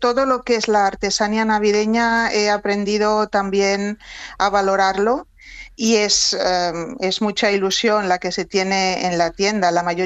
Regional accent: Barcelona, Catalonia, Spain; me dijeron si quería dirigir este proyecto en mi ciudad natal

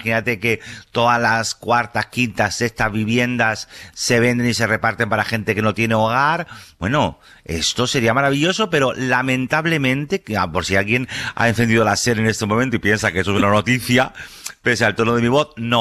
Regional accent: Pamplona, Navarre, Spain; A ver, yo vengo de Pamplona tropical.

